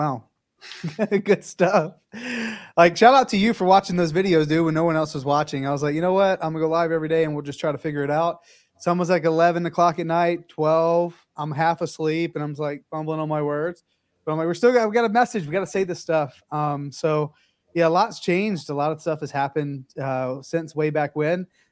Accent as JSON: {"language": "English", "region": "South Carolina", "country": "United States", "said": "I'm from the South, from South Carolina. So it was fried chicken and lemonade and stuff."}